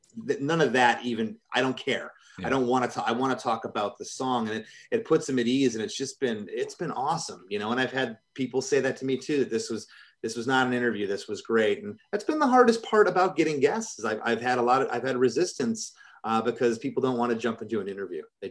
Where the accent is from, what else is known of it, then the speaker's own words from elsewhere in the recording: Michigan, United States; I'm from Michigan.